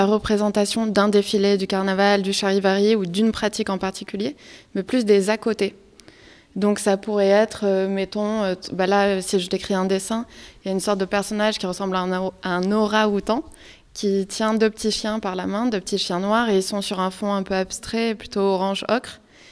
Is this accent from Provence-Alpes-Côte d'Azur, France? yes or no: yes; Marseille, Provence-Alpes-Côte d'Azur, France; born there; also born or lived in Paris / Roubaix; je suis née à Marseille en 1997. J'ai fait mes études à Paris et ensuite je suis allée au Fresnoy, où j'ai passé 2 ans et après je suis encore restée une année à Roubaix. Et en ce moment, je suis plus ou moins rentrée à Marseille